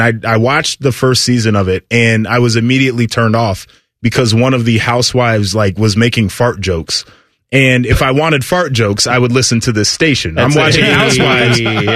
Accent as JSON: {"language": "English", "town": "Boston", "region": "Massachusetts", "country": "United States", "said": "And the other part is like, I'm from Boston."}